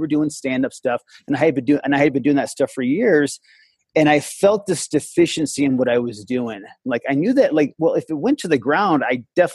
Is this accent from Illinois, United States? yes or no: no; Syracuse, New York, United States; I grew up in upstate New York.